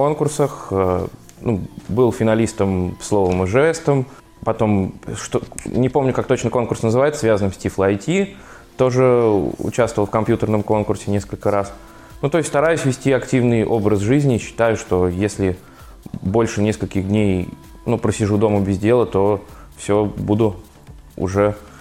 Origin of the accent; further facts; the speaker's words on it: Khvatovka, Nizhny Novgorod Oblast, Russia; Родился я в Нижегородской области, Арзамасском районе, село Хватовка. То есть я парень из деревни, с детства жил в ней, помогал родителям.